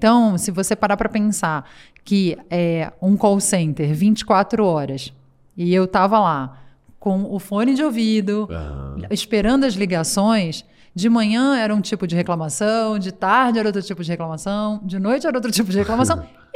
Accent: Rio de Janeiro, Brazil; Então, eu sou carioca.

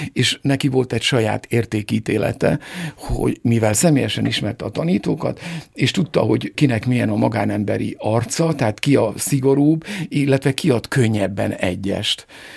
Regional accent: Kolárovo, Nitra Region, Slovakia; Iskola gondnok volt, tehát Gúta legnagyobb iskolájában nőttem fel a földszinten.

